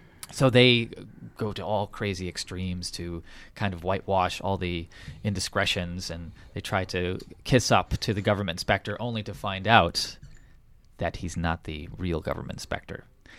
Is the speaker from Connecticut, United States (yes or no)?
yes; Waterbury, Connecticut, United States; I recognize my hometown of Waterbury, Connecticut in here.